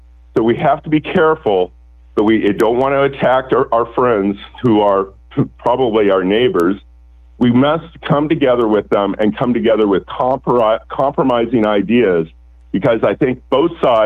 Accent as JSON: {"language": "English", "region": "Oregon", "country": "United States", "tie": "born or raised there", "said": "to Oregon, my home state, and do some good for us."}